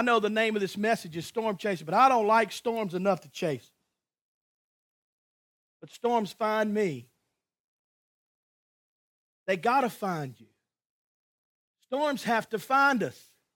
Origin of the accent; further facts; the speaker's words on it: Grangeville, Louisiana, United States; I grew up in Grangeville, Louisiana. Nobody knows where that is. But there's a river called the Amite River that goes through it. It separates St. Helena Parish from East Feliciana Parish.